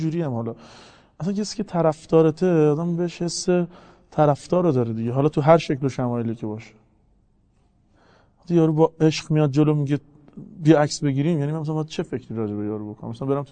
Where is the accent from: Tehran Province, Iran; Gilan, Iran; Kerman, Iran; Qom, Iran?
Tehran Province, Iran; Tehran; من خودم چون بچه اونجایی هم که طرحه